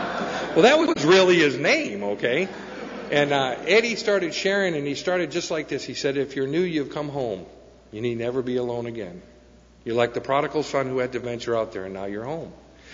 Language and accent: English; Boston, Massachusetts, United States; I grew up in Boston, one of the most racial capitals of the country in the 70s.